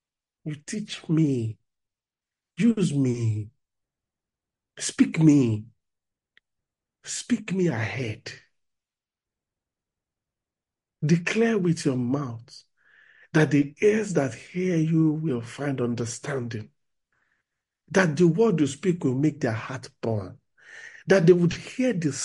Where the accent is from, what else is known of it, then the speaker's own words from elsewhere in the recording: Nigeria; Even though I come from Nigeria